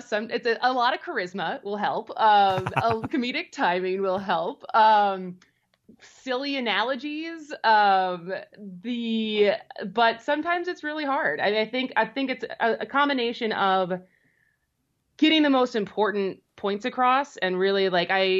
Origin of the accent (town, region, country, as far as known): Madison, Wisconsin, United States; also born or lived in California / New York